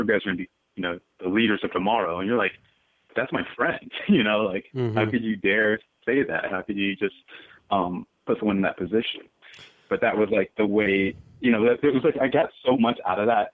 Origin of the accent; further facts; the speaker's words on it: Miami, Florida, United States; Yeah, I'm from Miami, Florida.